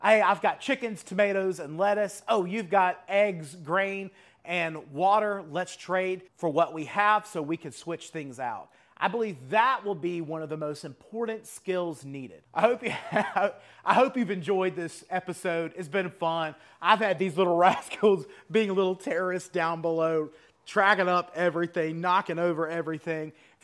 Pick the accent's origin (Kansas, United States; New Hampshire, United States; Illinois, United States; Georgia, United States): Georgia, United States; Atlanta; You know, we're natively from the Atlanta area, so she'll go back home and visit family.